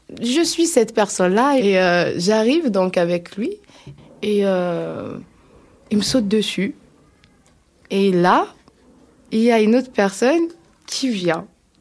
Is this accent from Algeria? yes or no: yes; Algeria; now in France; Je suis algérienne. Je suis arrivée en France en 2016 avec en tête le rêve américain en France.